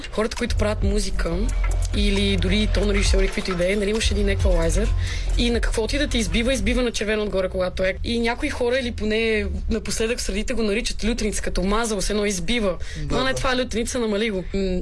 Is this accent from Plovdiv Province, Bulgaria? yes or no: no; Montana, Montana Province, Bulgaria; Ами аз съм от Монтана между другото и там лютеница мисля, че има кимион.